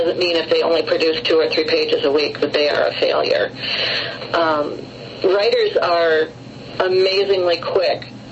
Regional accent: United States; And I thought, well, I'm American, so yes, I probably will be.

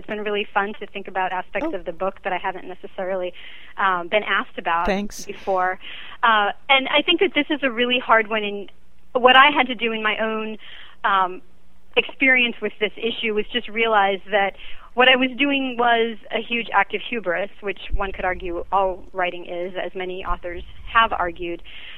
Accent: the West, United States; I spent my childhood going around to all the national parks in the West. I grew up in the West.

